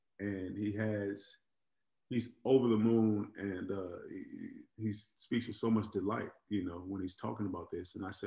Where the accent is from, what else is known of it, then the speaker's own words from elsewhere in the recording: Oakland, California, United States; I grew up in Oakland, California, and Bobby Seale in Oakland, California, he's a legend.